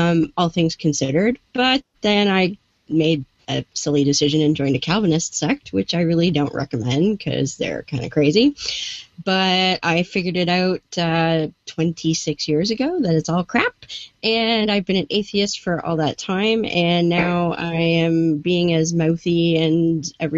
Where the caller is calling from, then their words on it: Ontario, Canada; So I am in Ontario, Canada